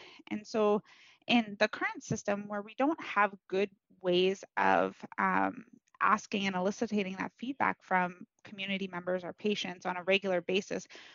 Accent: British Columbia, Canada; now in Prince George, Canada; from Clasden, which is just north of Fort St. James. I'm a member of Lasiliu, the Frog Clan, calling in today from the Tlalit Traditional Territory, otherwise known as Prince George.

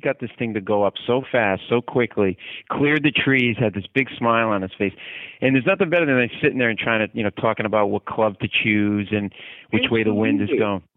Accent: Rhode Island, United States; I'm a Celtics fan. I grew up in Rhode Island, so I'm a Celtics fan.

